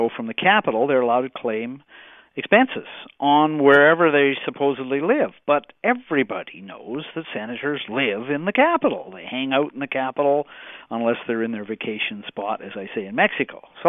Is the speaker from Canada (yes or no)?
yes; Canada; And I guess as a Canadian, I go, where are we?